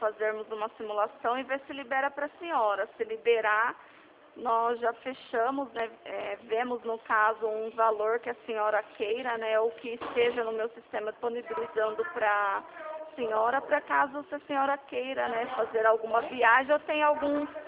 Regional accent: Rio Claro, São Paulo, Brazil; Eu sou de Rio Claro

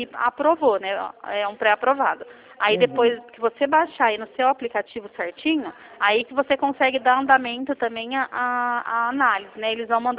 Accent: Campinas, São Paulo, Brazil; Nós somos do interior de São Paulo, Campinas.

